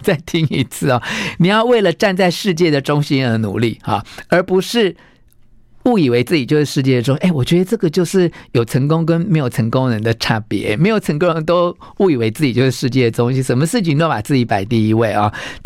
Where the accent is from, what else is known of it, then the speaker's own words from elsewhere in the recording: Taiwan; 就我们台湾话就软土生绝了哈